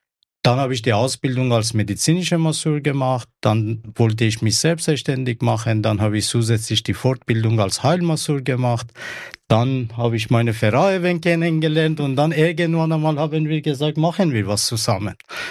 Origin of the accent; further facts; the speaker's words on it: Iran; now in Austria; Ich bin ursprünglich Perser und ich komme aus Persien seit 2013. Ich bin in Österreich